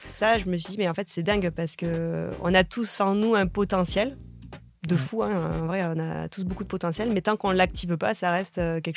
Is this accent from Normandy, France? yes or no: no; Bagnères-de-Luchon, Occitanie, France; accent: Pyrenean; now in Annecy, France; j'ai 35 ans. Le petit accent que vous entendez vient des Pyrénées, puisque je suis originaire de Bagnères-de-Luchon. Donc, c'est les Pyrénées centrales, juste à la limite de l'Espagne. Et aujourd'hui, je vis à côté d'Annecy